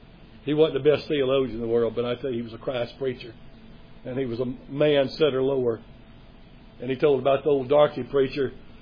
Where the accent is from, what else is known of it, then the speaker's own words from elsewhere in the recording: Mississippi, United States; I'm ashamed that he came from my home state. And sorry that the people of Mississippi think more of him than they do our president